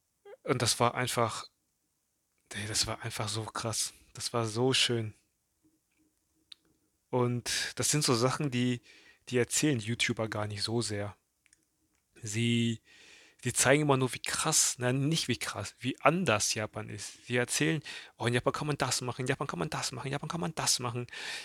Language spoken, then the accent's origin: German; Thailand; German is a second language; now in Germany; Ich als Thailänder